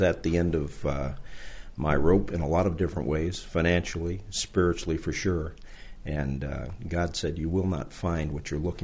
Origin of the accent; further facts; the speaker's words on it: Hillsdale, New York, United States; also born or lived in Great Barrington, Massachusetts / Norwich, New York; I was born in Great Barrington, Massachusetts, and I grew up in upstate New York in a little town called Hillsdale, and then I graduated high school in a town called Norwich, New York.